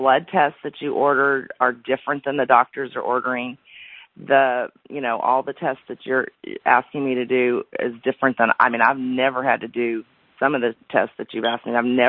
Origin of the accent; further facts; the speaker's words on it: California, United States; I mean, I was born and raised in California. I can't imagine being bit by a tick in California.